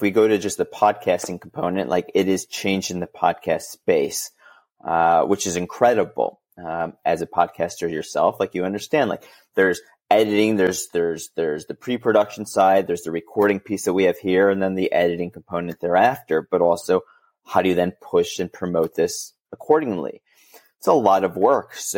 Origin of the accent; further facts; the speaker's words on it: Chicago, Illinois, United States; now in Los Angeles, United States; I'm from Chicago. So my mom's actually visiting for the month. So I feel terrible. I'm like, you left the cold of Chicago for the rain of LA.